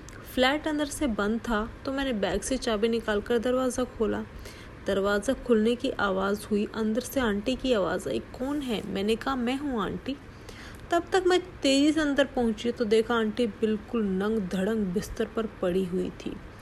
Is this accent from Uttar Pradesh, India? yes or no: yes; Deoria, Uttar Pradesh, India; now in Pune, India; मैं उत्तर प्रदेश के देवरिया जिले की रहने वाली हूँ। वर्तमान में पुणे में भारत की एक प्रतिष्ठित कंपनी में कार्यरत हूँ।